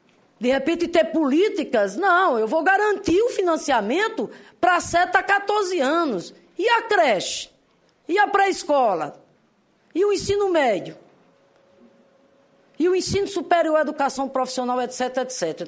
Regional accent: Rio Grande do Norte, Brazil; na condição de professora que sou, lá do Rio Grande do Norte

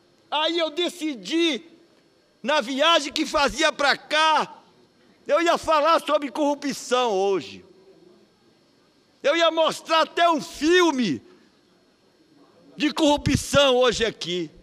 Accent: Pará, Brazil; Eu sou caboclo lá do Marajó. Nasci no Marajó. Me criei no Marajó.

